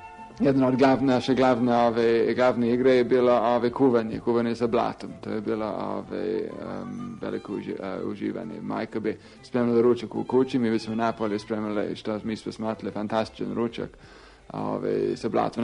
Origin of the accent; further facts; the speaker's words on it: England, United Kingdom; Serbian is a second language; ja sam Englez, ja sam bio najstari od 4 dece. Rodio sam se 1941. godine za vreme rata.